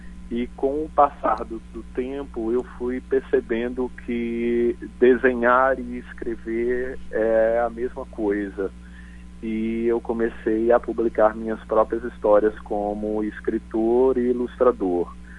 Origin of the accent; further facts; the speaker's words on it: Recife, Pernambuco, Brazil; born there; Eu nasci em Recife, Pernambuco, e desde criança eu sempre fui um artista visual.